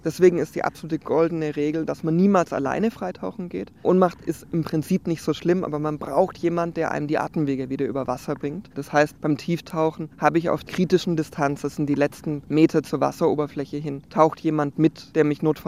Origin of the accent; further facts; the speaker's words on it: Baden-Württemberg, Germany; Ich bin früher auf dem Dorf aufgewachsen, in der Nähe um Stuttgart, und habe viele meiner Sommer im Freibad verbracht tatsächlich.